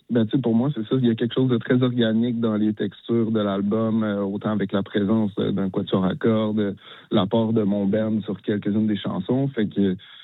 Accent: Petite-Vallée, Quebec, Canada; T'sais, moi, je viens de la Gaspésie, puis

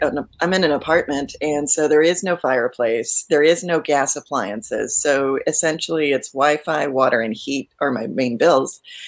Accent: Corpus Christi, Texas, United States; now in Austin, United States; And I'm actually originally from Corpus, so I know where you're talking about in Port A. So we used to hang out there all the time growing up.

